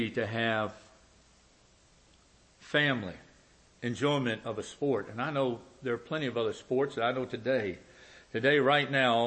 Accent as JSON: {"language": "English", "town": "Franconia", "region": "Virginia", "country": "United States", "tie": "born or raised there", "said": "When I was just a young tyke I grew up in Franconia, down in Burgundy Village and over in Franconia."}